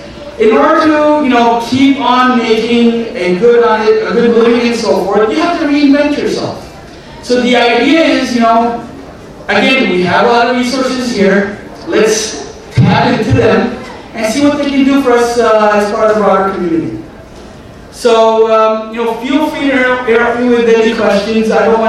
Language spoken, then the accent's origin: English; Chicago, Illinois, United States; I mean, I'm from Chicago